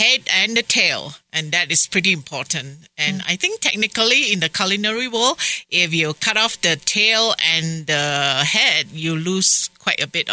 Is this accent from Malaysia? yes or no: yes; Kuala Lumpur, Malaysia; English is a second language; I'm from Malaysia. Oh, okay. I'm from the capital city.